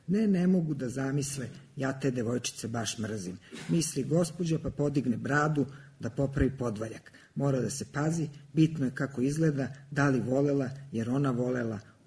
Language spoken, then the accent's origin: Serbian; Belgrade, Serbia; odrasla sam na Novom Beogradu, onda sam otišla na Đeram pijacu pa sam se opet vratila na Novi Beograd. Vrlo verovatno ću tu i ostati do samog kraja.